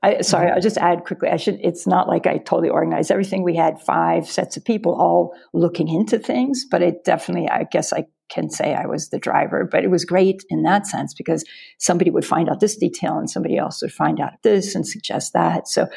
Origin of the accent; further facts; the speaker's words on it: United States; And I'm American, my husband's German, and we met living in an international dorm at Cornell University